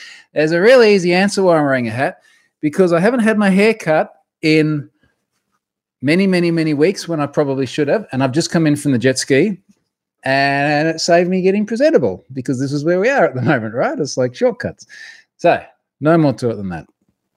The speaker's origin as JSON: {"language": "English", "region": "Queensland", "country": "Australia", "said": "my home state here in Queensland"}